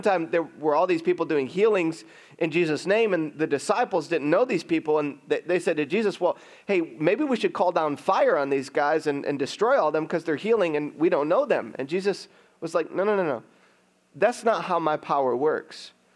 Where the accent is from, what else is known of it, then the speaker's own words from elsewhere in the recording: Michigan, United States; One time growing up in Michigan, I lived in this dark gray town that was dark like 7 months of the year.